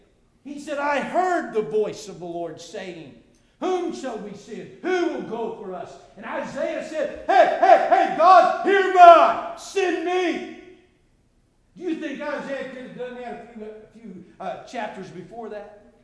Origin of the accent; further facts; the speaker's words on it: West Virginia, United States; There was a man that I grew up around in West Virginia.